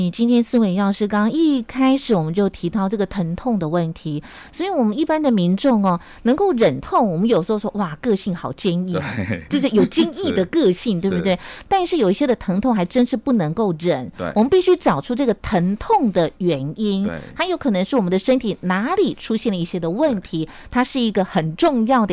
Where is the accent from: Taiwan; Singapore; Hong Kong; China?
Taiwan; 我们台湾人真的很喜欢使用止痛药吗？